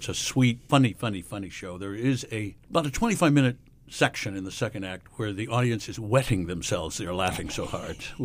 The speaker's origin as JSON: {"language": "English", "town": "Peoria", "region": "Illinois", "country": "United States", "tie": "born or raised there", "said": "Yes, I was born and raised in Peoria, went to St. John's, went to Spalding."}